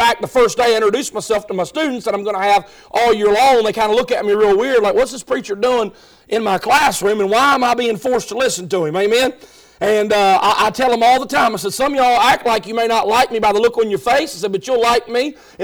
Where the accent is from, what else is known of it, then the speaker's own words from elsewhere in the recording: West Virginia, United States; But over the last 10 years, that 13 years, I've been working in my home state of West Virginia.